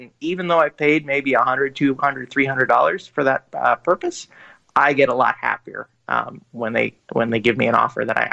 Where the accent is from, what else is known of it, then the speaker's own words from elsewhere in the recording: Chicago, Illinois, United States; I grew up in Chicago in the 1980s.